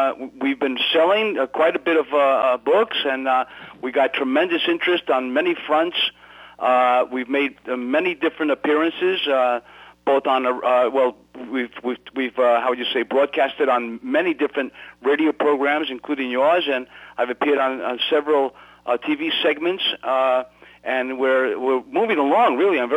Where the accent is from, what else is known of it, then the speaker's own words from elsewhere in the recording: Brooklyn, New York, United States; I'm an American, first of all. Then I'm from Brooklyn, that's second. And third of all, I'm a Spanish-American.